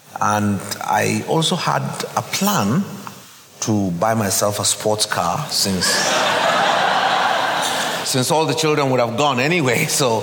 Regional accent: Jos, Plateau, Nigeria; wherever I go, people hear that I'm from Jos. They're worried about, are you safe? Is everything going well? Northern Nigeria, we hear all those stories.

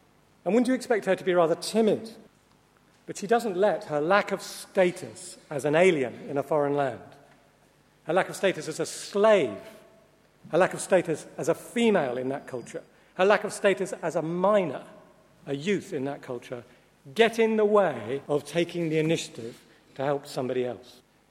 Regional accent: Scotland, United Kingdom; I don't want to be racist, but I'm Scottish and Jewish, and this is costing me a fortune going up and down in this letter.

